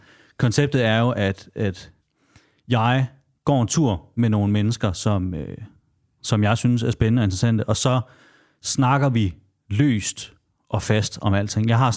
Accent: Jutland, Denmark; jeg har lige været hjemme i Jylland og besøge ham

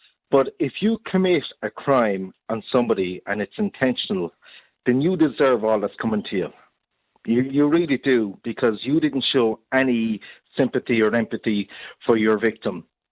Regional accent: Garryowen, Munster, Ireland; no matter where I go in the world, I say, I'm from Garryowen, which is a housing estate. I love it. I'm still here no matter what

